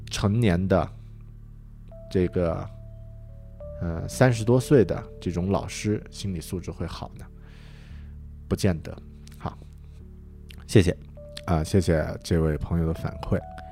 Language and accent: Chinese; Kunming, Yunnan, China; 我们都是昆明人吧？如果都是云南人的话呢